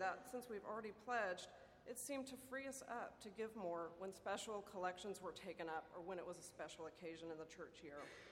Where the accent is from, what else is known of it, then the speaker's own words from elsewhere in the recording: San Antonio, Texas, United States; I grew up here in San Antonio attending University Presbyterian Church.